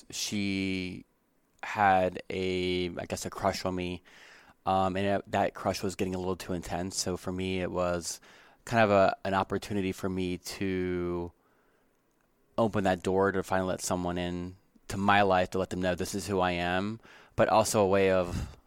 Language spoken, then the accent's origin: English; Baltimore, Maryland, United States; I grew up in Baltimore, which is, not an environment that was open for someone to come, especially my high school.